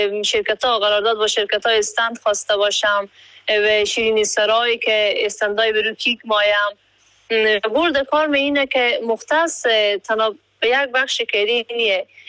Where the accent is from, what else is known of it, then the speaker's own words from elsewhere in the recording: Herat, Afghanistan; به هرات زندگی میکنم، از هراتم و به یک فامیل روشنفکر تحصیل کرده شکر از یک فامیل روشنفکر هستم